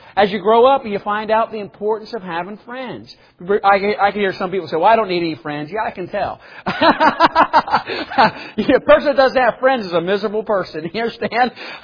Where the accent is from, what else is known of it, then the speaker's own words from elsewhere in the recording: Blue Ash, Ohio, United States; and where I grew up in Blue Ash, we were kind of separated, right?